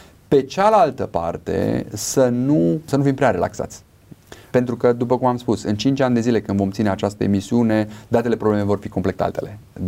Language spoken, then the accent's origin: Romanian; Romania; noi ca români creștini